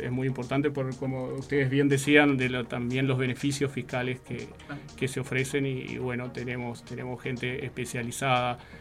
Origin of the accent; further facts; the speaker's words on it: Uruguay; no lo digo como uruguayo, sino orgulloso de nuestro país.